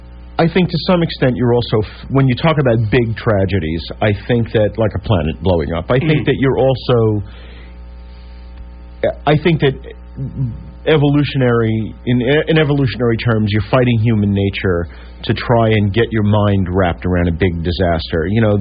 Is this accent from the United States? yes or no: yes; Brooklyn, New York, United States; Of which I'm born and bred, and I've lived elsewhere and I've traveled, but I am a New Yorker. I am a Brooklynite, in fact.